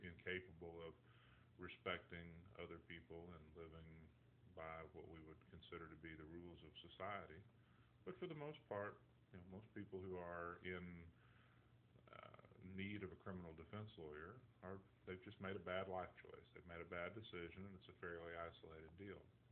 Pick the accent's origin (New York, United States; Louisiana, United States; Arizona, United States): Louisiana, United States; Bossier City; born there; I was born on Barksdale Air Force Base in Bossier City, Louisiana, which is just outside of Shreveport, Louisiana.